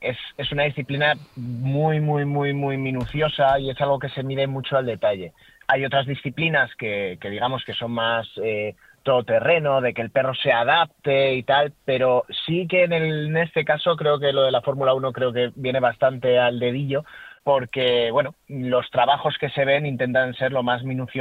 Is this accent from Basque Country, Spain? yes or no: yes; Basque Country, Spain; poder hacerlo pues en Euskadi, en mi tierra.